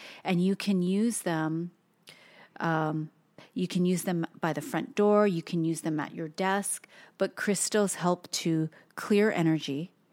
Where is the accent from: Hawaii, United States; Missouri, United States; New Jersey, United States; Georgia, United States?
Hawaii, United States; So salt, so Toast and I, we take this from a little bit from our culture of growing up and being born and raised in Hawaii.